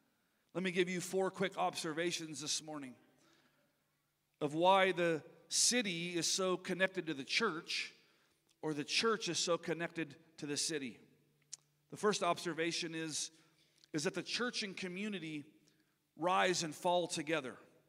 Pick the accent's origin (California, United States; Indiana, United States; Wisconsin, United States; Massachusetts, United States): California, United States; Linda; It's called Linda, California. And Linda, California is not even a city anymore. It actually went bankrupt. So my hometown is no more. I'm literally from a place of nowhere. Now it's Olivehurst.